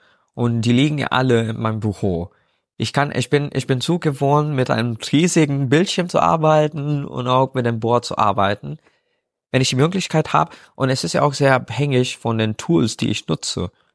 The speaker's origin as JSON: {"language": "German", "country": "India", "said": "ich selber als Inder"}